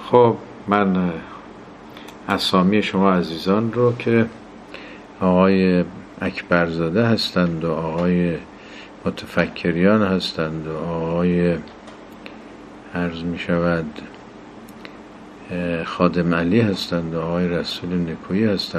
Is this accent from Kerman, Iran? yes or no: yes; Shahdad, Kerman, Iran; ما خودم کرمانی هستیم، شهدادی هستیم